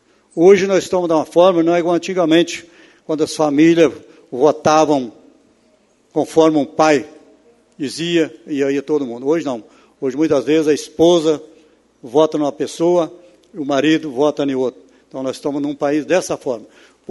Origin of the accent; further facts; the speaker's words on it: Santa Maria de Jetibá, Espírito Santo, Brazil; Seja presidente da República, porque eu sou brasileiro. Seja governador, porque eu sou capixaba. Seja o prefeito de Santa Maria, porque eu sou santamariense.